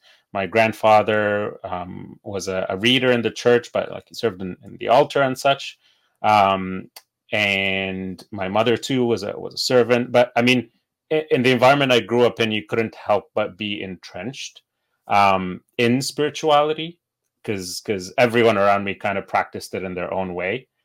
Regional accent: Egypt; I was born in Egypt, which is the Coptic Orthodox Church. And in Egypt, we are Copts are a minority, I believe less than 8%.

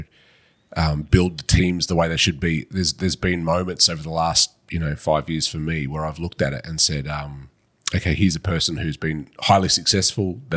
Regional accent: Australia; I'm very Australian

